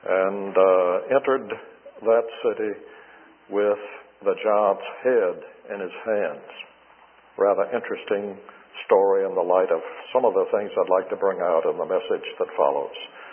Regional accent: Birmingham, Alabama, United States; I grew up in the First Presbyterian Church of Birmingham, Alabama, and I attended Sunday school pretty regularly.

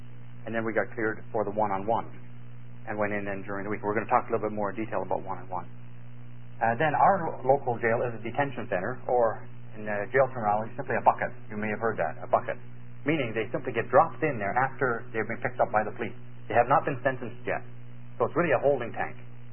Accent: Canada; I'm a Canadian, and Susan's an American, and so that makes us very appropriate to do this particular seminar together.

